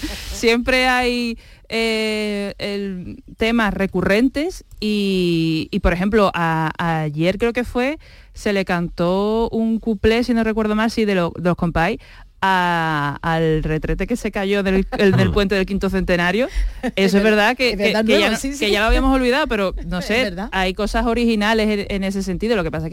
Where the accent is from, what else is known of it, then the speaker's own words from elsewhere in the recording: Seville, Andalusia, Spain; yo soy de Sevilla, ¿vale? Yo no soy gaditana